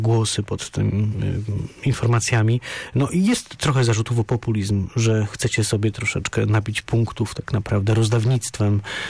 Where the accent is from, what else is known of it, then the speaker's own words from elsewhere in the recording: Poznań, Greater Poland Voivodeship, Poland; My też wjeżdżamy z samochodami do centrum jako poznaniacy.